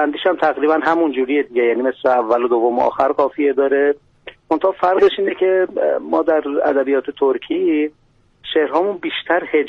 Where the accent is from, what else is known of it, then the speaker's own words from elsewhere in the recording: Khalkhal, Ardabil Province, Iran; سالت هم من خلخالی هم